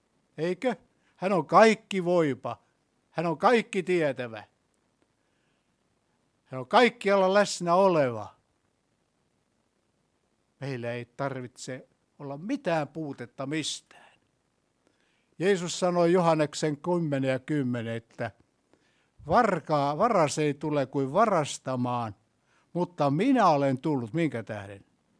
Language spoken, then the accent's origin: Finnish; Kotka, Kymenlaakso, Finland; Meillä Kotkassa, mä oon voinut kertoa tämän. En tiedä, sodan jälkeen niin leikittiin aina kaikkia sotaleikkejä.